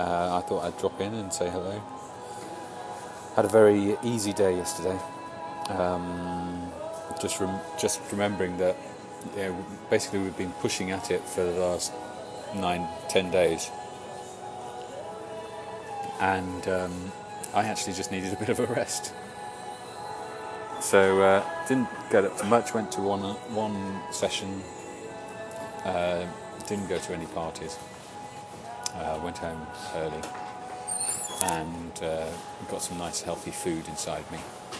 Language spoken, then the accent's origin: English; England, United Kingdom; whether it's about me as an Englishman, a British person.